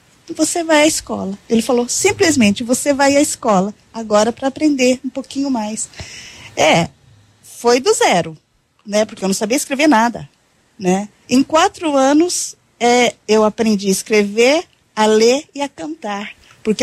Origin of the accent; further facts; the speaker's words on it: Londrina, Paraná, Brazil; born there; Eu sou nascida em Londrina.